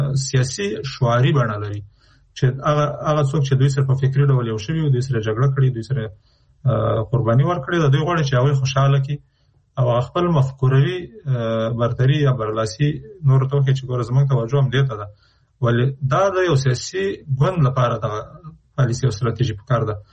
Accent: Afghanistan

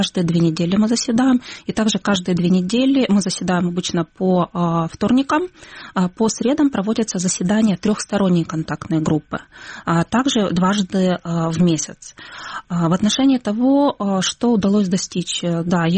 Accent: Dnipro, Dnipropetrovsk Oblast, Ukraine; У меня были русские родители. И, кроме того, я из Днепропетровска

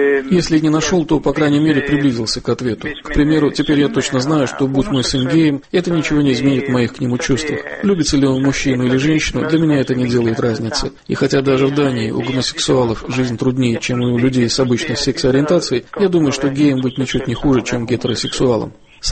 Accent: Denmark; Буквально в эти дни мой родной город переживает шок после нападения

